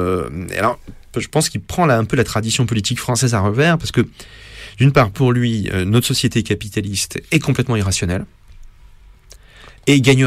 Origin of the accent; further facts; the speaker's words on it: France; quand on les lit en tant que Français un petit peu habitué à la culture de la philosophie politique française